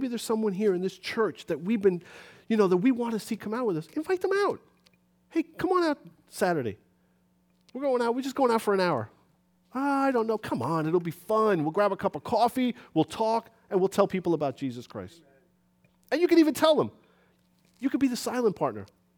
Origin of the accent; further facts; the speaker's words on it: New York City, New York, United States; We grew up in New York City, buildings and cars and pollution. It was great.